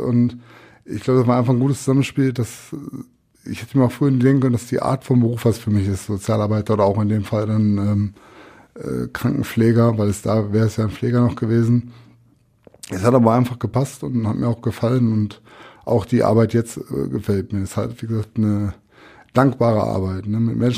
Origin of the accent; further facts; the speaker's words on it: Borbeck, North Rhine-Westphalia, Germany; Also ich komme ja aus Borbeck und ich glaube, Borbeck zählt da schon eher zu den schwächeren Regionen